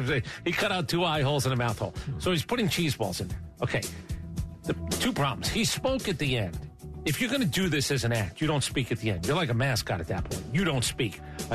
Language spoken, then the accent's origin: English; Brooklyn, New York, United States; also born or lived in Staten Island / New Jersey; All right, I'm from New York, so I'm allowed to say this. I was born in Brooklyn. I was in Staten Island for enough time. Then I went to Jersey